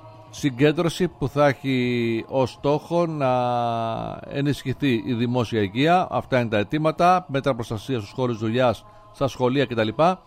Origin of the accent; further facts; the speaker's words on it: Arta, Epirus, Greece; να πάμε στην ιδιαίτερη πατρίδα μου κατά το ίμιση, στην Άρτα.